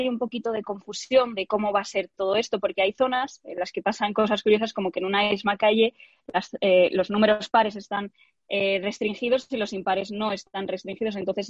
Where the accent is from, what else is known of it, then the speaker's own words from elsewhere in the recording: Madrid, Community of Madrid, Spain; somos los ciudadanos de Madrid